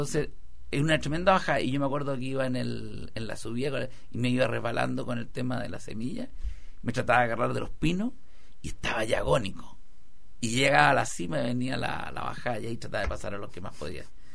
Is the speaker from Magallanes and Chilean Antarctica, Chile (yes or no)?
no; Osorno, Los Lagos, Chile; Yo me acuerdo cuando corría, sí, ponte tú, de chico cross country en Osorno, a la afuera de Santiago. A la afuera de Osorno.